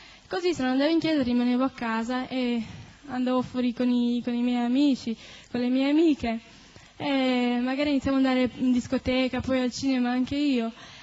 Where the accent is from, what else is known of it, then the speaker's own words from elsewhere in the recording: Turin, Piedmont, Italy; vengo da Torino. E sono cresciuta in una famiglia cristiana, in un ambiente cristiano.